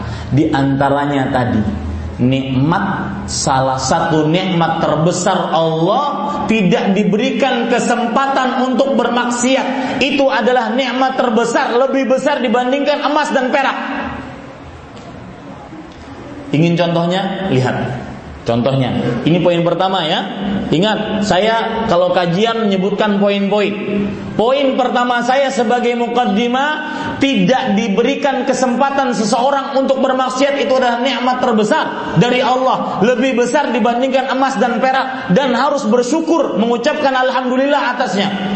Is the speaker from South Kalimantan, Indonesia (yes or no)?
yes; Banjarmasin, South Kalimantan, Indonesia; Seorang musafir seperti saya datang dari Banjarmasin jauh-jauh ke Pamekasan ini.